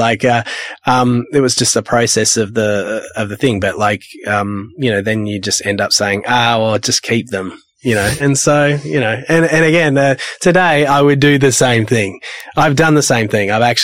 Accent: Perth, Western Australia, Australia; hey, I'm from Perth and I make kind of deep house music and stuff.

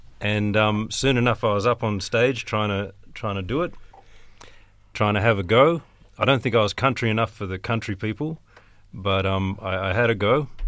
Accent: Albany, Western Australia, Australia; Oh, well, I grew up in Albany

